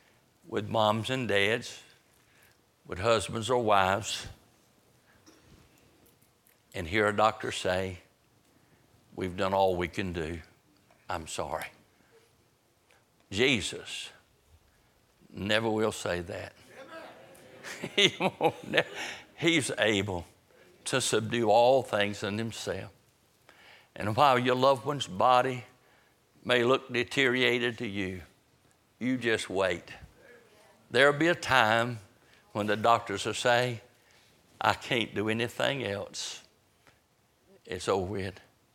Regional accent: North Carolina, United States; I'm telling you, I'm from Halifax County, North Carolina. I've been in the country most all my life. I love it.

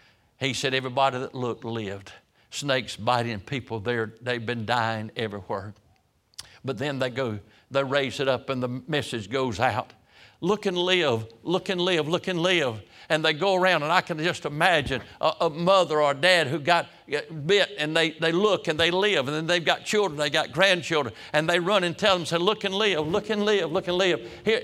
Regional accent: Roanoke Rapids, North Carolina, United States; in my hometown in Roanoke Rapids, a little boy in a cotton mill town, didn't know anything about anything

